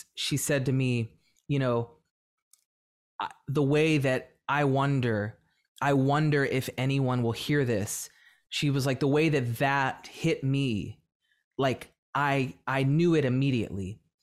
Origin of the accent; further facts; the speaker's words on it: Nashville, Tennessee, United States; It's not something that growing up in Nashville, Tennessee, that I was ever able to like dye my hair, wear earrings, paint my nails